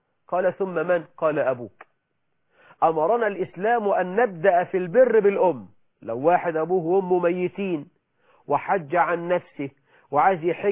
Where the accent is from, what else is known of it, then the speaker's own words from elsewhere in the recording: Egypt; ويقول لك ده مثل عندنا في مصر، يقول لك أبو البنات مصطبة الأندال